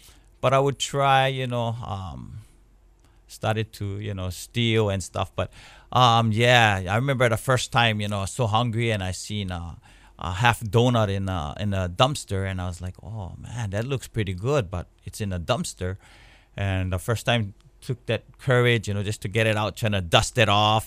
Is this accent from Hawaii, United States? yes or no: yes; Waipahu, Hawaii, United States; So I grew up in Waipahu. So I'm originally from Waipahu. And I grew up on Pupukahi Street.